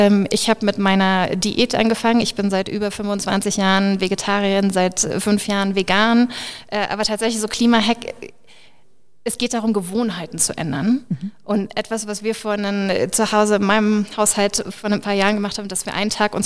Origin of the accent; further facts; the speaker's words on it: Berlin, Germany; ich komme aus Berlin